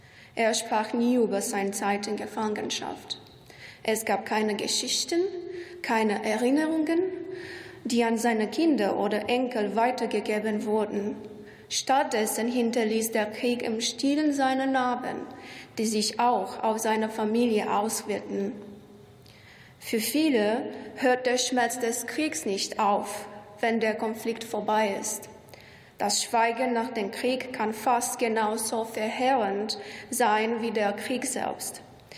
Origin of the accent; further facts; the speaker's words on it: Romania; Ich komme aus Rumänien, aus einem kleinen Dorf, das einst an das österreichisch-ungarische Reich grenzte. Im Laufe der Zeit gehörte mein Dorf zu verschiedenen Regionen und Herrschaftsbereichen.